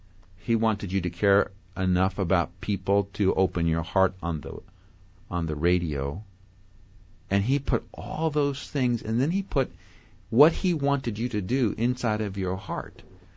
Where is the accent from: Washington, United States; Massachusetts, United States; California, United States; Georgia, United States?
California, United States; Southern California.